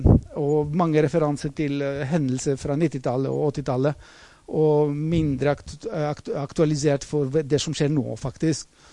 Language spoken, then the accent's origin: Norwegian; Greece; Norwegian is a second language; now in Norway; tro meg, jeg kommer fra Hellas, og hvis dere har hørt om en ting fra Hellas, det er statsgjeld.